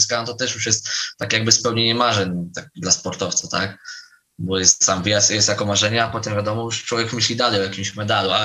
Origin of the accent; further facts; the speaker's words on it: Węgorzewo, Warmian-Masurian Voivodeship, Poland; bo pochodzę z Węgorzewa.